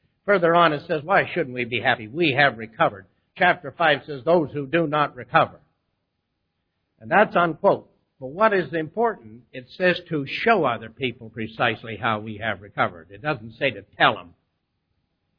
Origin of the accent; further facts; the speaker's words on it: Vancouver, British Columbia, Canada; I said, I'm from Vancouver, British Columbia.